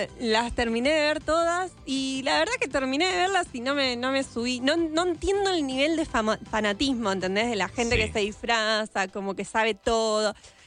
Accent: Argentina; Fue más el espectáculo que como argentinos le dimos a Oasis.

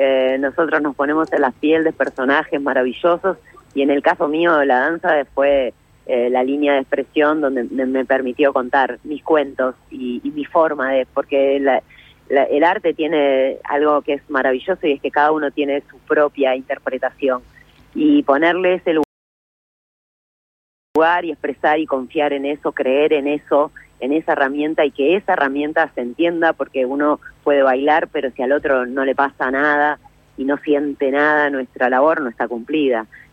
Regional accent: Uruguay; para mí, que soy también uruguaya, no es fácil

